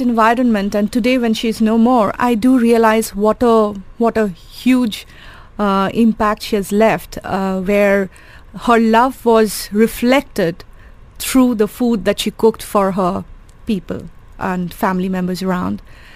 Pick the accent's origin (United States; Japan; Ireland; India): India; Kolkata, West Bengal; I grew up in Calcutta, and very typical Bengali parents.